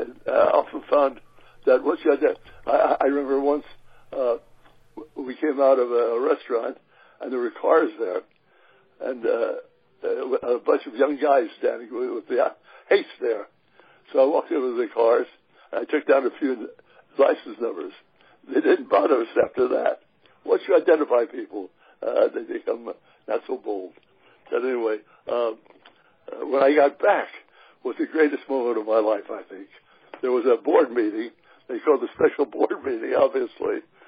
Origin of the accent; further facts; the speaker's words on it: San Antonio, Texas, United States; moved away as an adult; Well, I grew up in the South, in San Antonio, Texas, and I saw discrimination, and it shocked me.